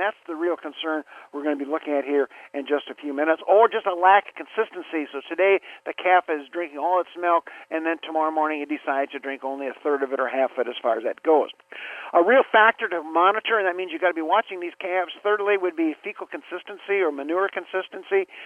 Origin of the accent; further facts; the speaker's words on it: Wisconsin, United States; I grew up in Wisconsin on our Green Bay Dairy Farm.